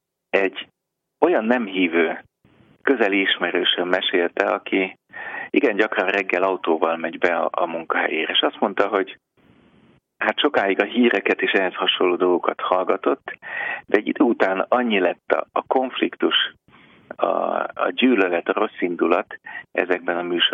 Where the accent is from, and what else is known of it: Budapest, Hungary; born or raised there